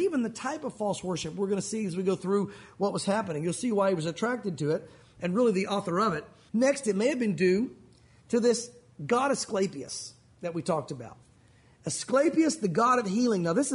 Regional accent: Tennessee, United States; also born or lived in Santa Fe; now I lived out west for a while in Santa Fe, you guys know that, I'm mostly from Tennessee, but I lived out west for a while.

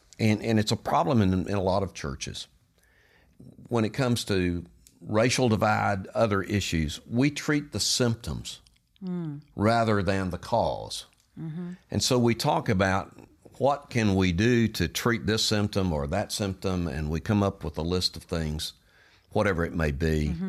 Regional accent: the South, United States; you're a Yankee and I'm a Southerner.

